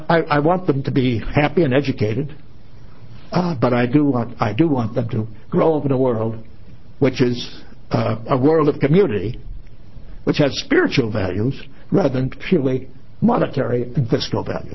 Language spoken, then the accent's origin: English; Portland, United States; I'm from Portland.